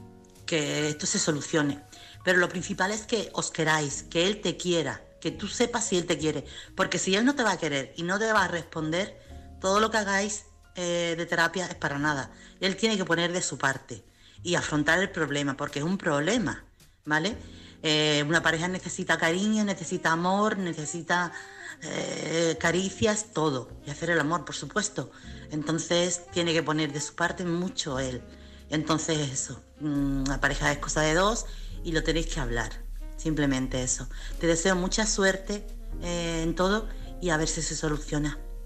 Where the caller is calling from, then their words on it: Chiclana de la Frontera, Andalusia, Spain; corresponsal de Chiclana.